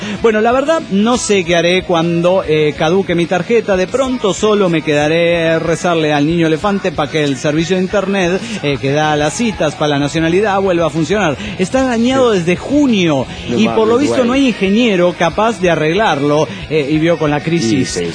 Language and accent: Spanish; Guadalajara, Jalisco, Mexico; de Guadalajara, Jalisco, México.